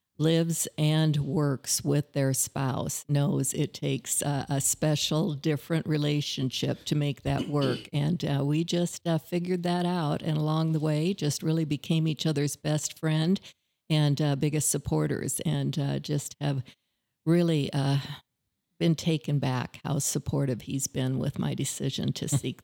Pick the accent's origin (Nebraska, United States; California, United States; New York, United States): Nebraska, United States; Osmond; I am a small town Nebraska girl, born and raised in Nebraska, but kind of all over Nebraska. My first 12 years were in Osmond.